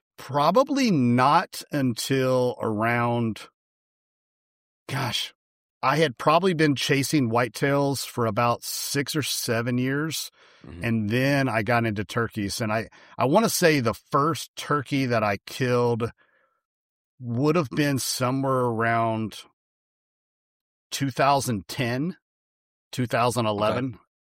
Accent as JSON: {"language": "English", "town": "Lexington", "region": "Kentucky", "country": "United States", "tie": "born or raised there", "said": "I grew up in Lexington, Kentucky, more or less. Just a little south of there, a little town called Jessamine County."}